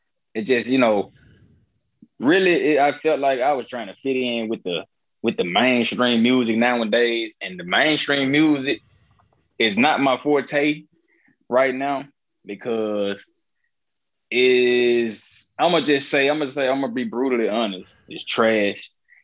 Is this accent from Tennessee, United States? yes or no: yes; Memphis, Tennessee, United States; Yeah, so I'm originally from Memphis.